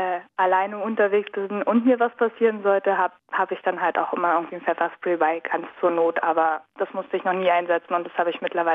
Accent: Berlin, Germany; Mein Papa wohnt im Wedding und aufgewachsen bin ich in Oberschöneweide, dem so verschriebenen Nazi-Bezirk.

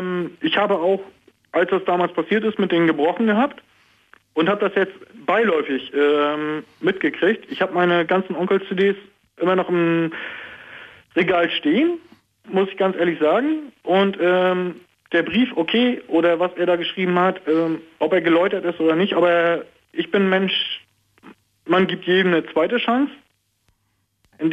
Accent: East Germany, Germany; now in Hamburg, Germany; Ich bin aus dem Osten nach Hamburg gegangen

